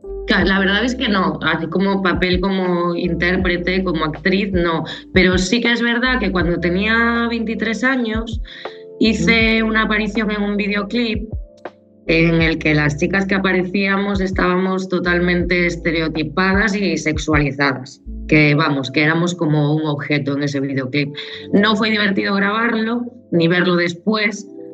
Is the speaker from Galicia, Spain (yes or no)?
yes; Santiago de Compostela, Galicia, Spain; soy actriz, soy gallega de Santiago de Compostela